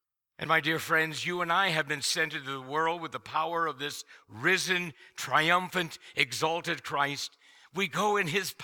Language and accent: English; India; As you know, I grew up in India, country many refer to as the devil's stronghold